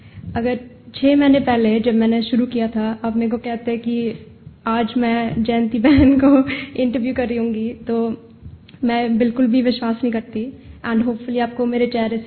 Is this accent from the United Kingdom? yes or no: yes; Reading, South East England, United Kingdom; और मैं यूके में पली बड़ी हूँ। मैंने अपनी स्कूलिंग केंड्रिक से करी है जो रेडिंग में है और फिर मैंने हेनली ग्रामर स्कूल से अकाउंटेंसी पढ़ी।